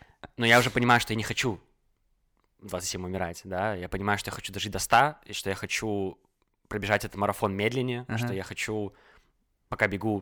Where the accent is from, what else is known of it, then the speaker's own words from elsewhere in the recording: Belarus; moved away; я уехал из Беларуси, и у меня пропали цели, которые были навязаны обществом. То есть, живя в Беларуси с самого детства, тебе понятны проторенные дорожки.